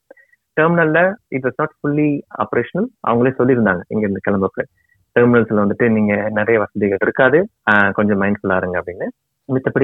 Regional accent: Madurai, Tamil Nadu, India; now in Singapore; என்னுடைய பூர்வீகம் மதுரை, என்னுடைய மனைவியோட பூர்வீகமும் மதுரை.

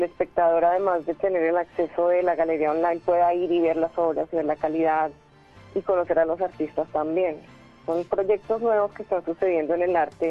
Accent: Colombia; que soy colombiana.

